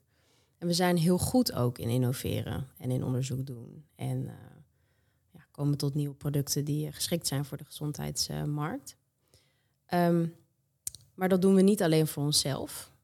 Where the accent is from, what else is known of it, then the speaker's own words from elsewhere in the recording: Netherlands; born there; Ik ben geboren in Nederland.